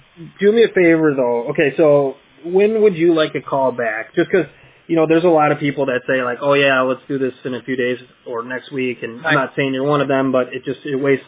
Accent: Crystal Lake, Illinois, United States; I'm from Crystal Lake, Illinois.

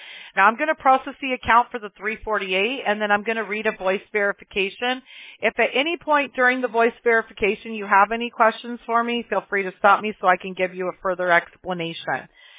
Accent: Mobile, Alabama, United States; born there; I was born in Mobile, Alabama. I lost my accent.

